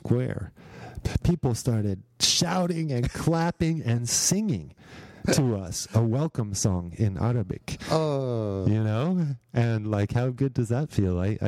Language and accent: English; United States; you know, when I said I was from America, he looked shocked, you know.